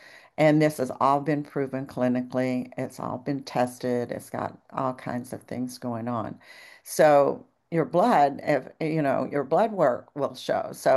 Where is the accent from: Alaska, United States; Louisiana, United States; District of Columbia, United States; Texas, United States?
Texas, United States; she lives just 30 miles from where I grew up in Texas.